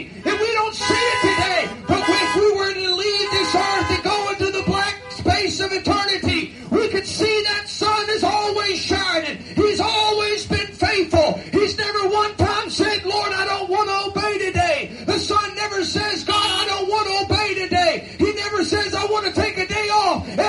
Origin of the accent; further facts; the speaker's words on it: Kentucky, United States; I know that ain't proper English, but I was raised in Kentucky too.